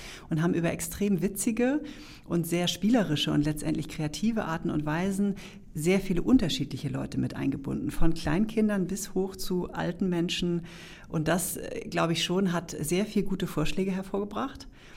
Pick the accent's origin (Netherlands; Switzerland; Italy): Switzerland; Also ich komme ja aus der Schweiz und deshalb bin ich sehr partizipationserfahren.